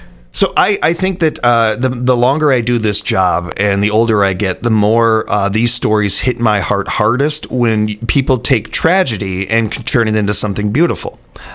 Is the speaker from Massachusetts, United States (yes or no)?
no; Chicago, Illinois, United States; where I was growing up in Chicago, we had Lake Michigan and everything, but I didn't really have a lot of experience swimming.